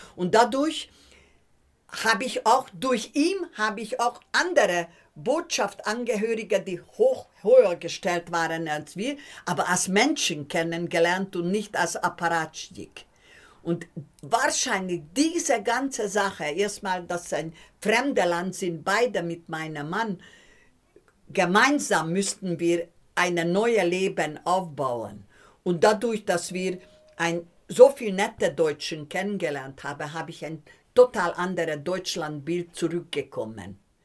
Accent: Hungary; German is a second language; Ich als Ungarin unter den Kommunisten könnte ich sehr gut hin und her gehen, weil ich hatte ungarischen Pass gehabt, keinen deutschen Pass.

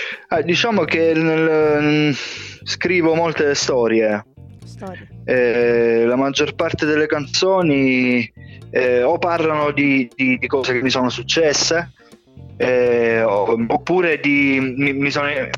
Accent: Lecce, Apulia, Italy; Sì, sono proprio di Lecce, sì.

